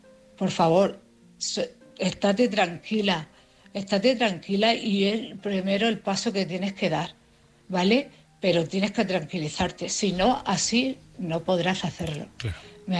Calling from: Cartagena, Region of Murcia, Spain; de Cartagena.

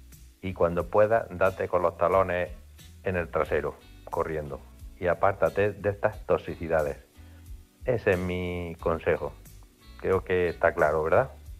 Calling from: Antequera, Andalusia, Spain; Buenas noches … de Antequera.

